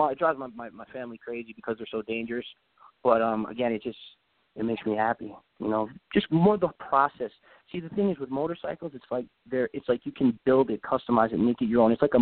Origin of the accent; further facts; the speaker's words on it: Bronx, New York, United States; I remember living in the Bronx. You know, I was there till maybe third grade is when I moved out of the Bronx. But we lived in Parkchester in the pink brick building down in the Bronx.